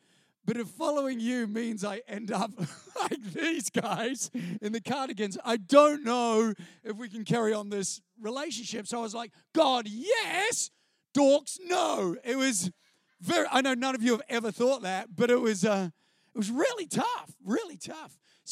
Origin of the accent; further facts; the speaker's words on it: Christchurch, Canterbury, New Zealand; I'll tell you some of my story. I grew up in Christchurch, New Zealand.